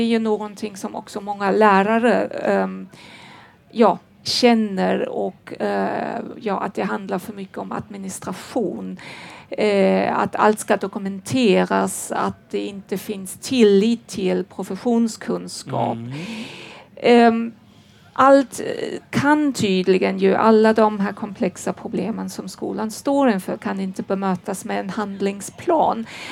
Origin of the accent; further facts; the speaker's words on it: Germany; För jag kommer från Tyskland